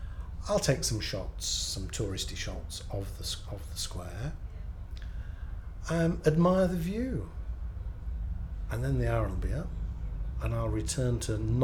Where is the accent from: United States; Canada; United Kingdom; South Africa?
United Kingdom; Knutsford, North West England; I come from Knutsford in Cheshire, and I'm 62 years of age.